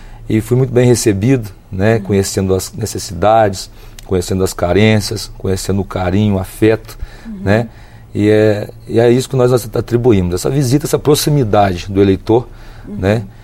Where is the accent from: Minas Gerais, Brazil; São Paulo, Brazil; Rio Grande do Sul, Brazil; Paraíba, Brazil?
Minas Gerais, Brazil; Juiz de Fora; Eu sou de Juiz de Fora, sou nascido e criado em Juiz de Fora. Estou estabelecido também em Belo Horizonte